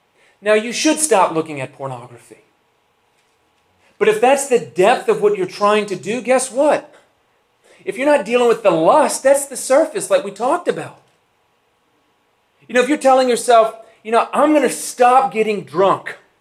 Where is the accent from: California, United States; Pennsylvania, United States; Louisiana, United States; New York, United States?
Louisiana, United States; 2.5 years ago, we moved from Scotland back to where I grew up in South Louisiana.